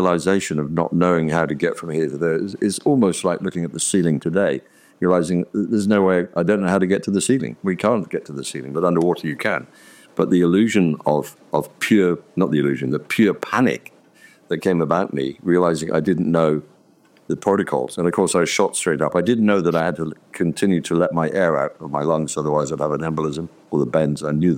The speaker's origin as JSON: {"language": "English", "region": "England", "country": "United Kingdom", "tie": "born or raised there", "moved": "yes", "said": "it would have been nice if it was in England, in my home country, but God has planted me here, and we bloom where we're planted."}